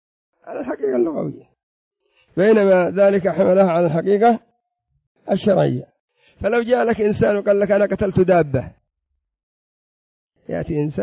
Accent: Yemen; مثل عندنا في اليمن تريد كذا كذا قال ماشي ماشي، يعني ما أريد

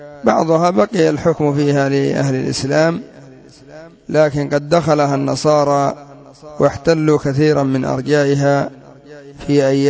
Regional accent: Yemen; وأخذوا كثير من البلدان، حتى عندنا في اليمن.

